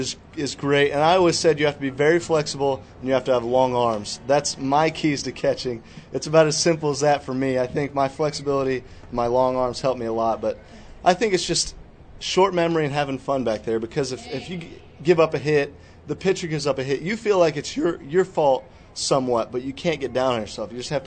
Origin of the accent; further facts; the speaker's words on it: Wichita, Kansas, United States; I was actually born and raised in Wichita, Kansas.